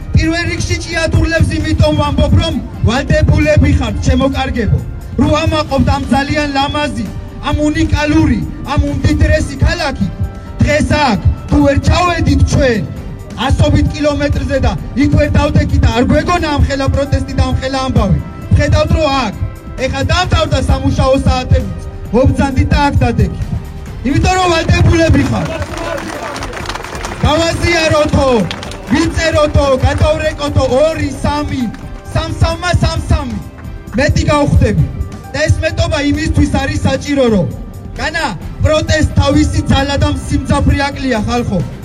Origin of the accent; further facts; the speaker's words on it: Chiatura, Imereti, Georgia; მე ჭიათურელი ვარ